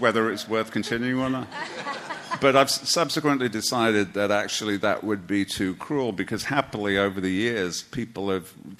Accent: United Kingdom; And I come from Britain, and the whole point of working when you're in Britain is that you can retire at some point.

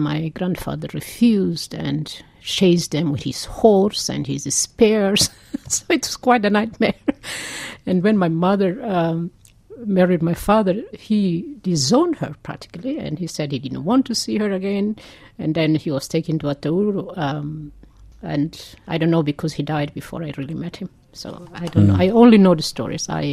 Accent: Australia; You know, I'm Australian, I'm okay.

